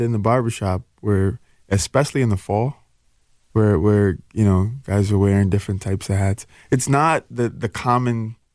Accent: Jackson, Mississippi, United States; born there; I was born in Jackson, Mississippi, but, you know, okay. I've been here for 33 years

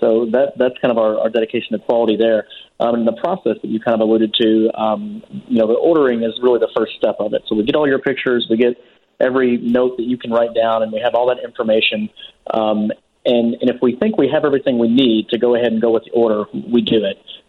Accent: Louisville, Kentucky, United States; Her and I met in a graduate MBA program at the University of Louisville in Kentucky, which is my hometown.

